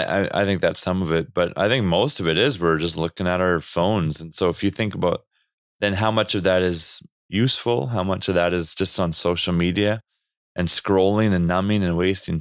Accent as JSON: {"language": "English", "country": "Canada", "accent": "Canadian", "said": "There's my Canadian accent."}